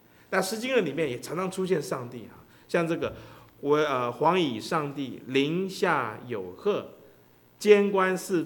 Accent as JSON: {"language": "Chinese", "country": "China", "said": "我们中国人在古代的时候就是有神论者。"}